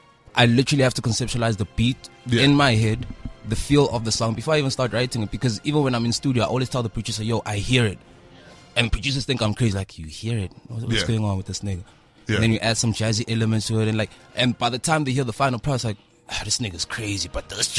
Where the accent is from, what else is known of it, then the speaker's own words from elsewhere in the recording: Soweto, Gauteng, South Africa; I'm from Soweto.